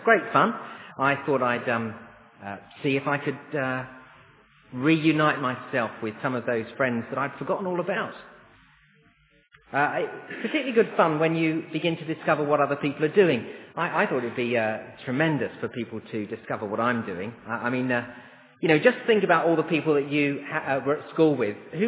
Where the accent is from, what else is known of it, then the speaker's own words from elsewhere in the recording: Letchworth, East of England, United Kingdom; some of them haven't moved from my hometown in Letchworth.